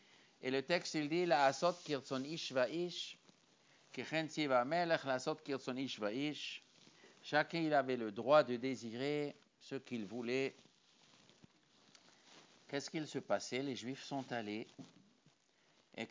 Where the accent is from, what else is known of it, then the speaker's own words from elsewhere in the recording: Morocco; Comme chez nous au Maroc